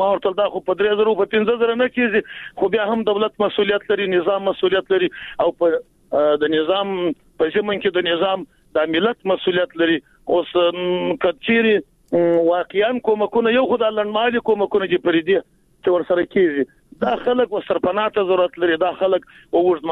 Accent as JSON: {"language": "Pashto", "region": "Jowzjan", "country": "Afghanistan", "said": "موږ خو د جوزجان د ولایت یو، دلته هم سیلونه راغلی دي."}